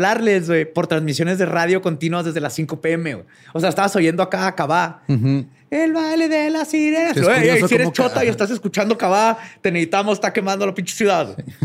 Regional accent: Mexico; como mexicanos creo que nos va a pegar

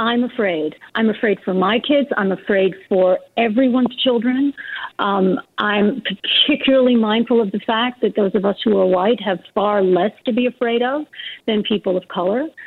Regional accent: Minneapolis, Minnesota, United States; I'm from Minneapolis and I'm watching what's happening there

